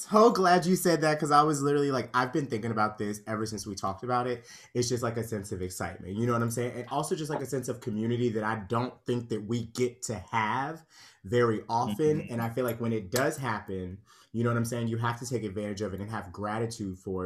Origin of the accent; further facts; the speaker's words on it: Conyers, Georgia, United States; I'm a Conyers girl. I was raised in Conyers, Georgia.